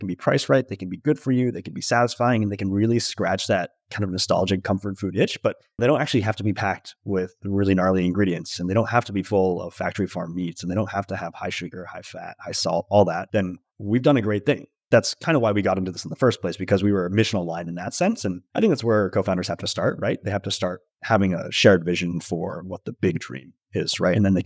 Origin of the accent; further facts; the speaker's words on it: Newbury Park, California, United States; So I grew up in a place called Newbury Park, California, a sleepy suburb north of Los Angeles.